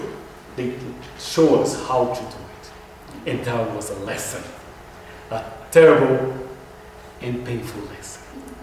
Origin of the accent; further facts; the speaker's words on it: Brazil; English is a second language; If you wonder where my funny accent comes from, I'm from Brazil, a land where everything seems to be bigger, the size, the rivers, and the snakes and the spiders, everything's massive.